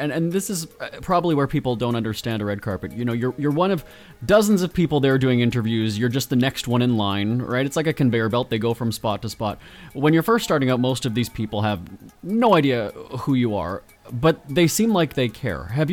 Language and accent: English; Canada; So as Canadian entertainment reporters, we heard about the glitz and glamour of Hollywood before going there.